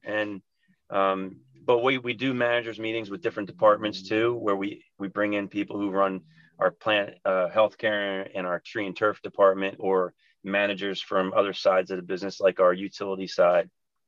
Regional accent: New Jersey, United States; I'm from New Jersey.

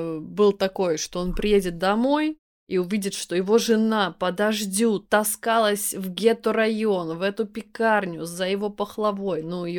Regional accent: Pärnu, Pärnu County, Estonia; now in Tallinn, Estonia; Я росла в Пярну, у нас было два дома напротив друг друга, пятиэтажных. Это вот весь наш район был.

